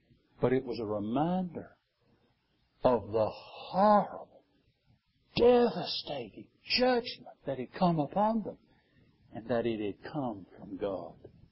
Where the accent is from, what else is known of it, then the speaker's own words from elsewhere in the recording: Alabama, United States; I grew up with horses. I'm not from Texas, I'm from Alabama. We had horses.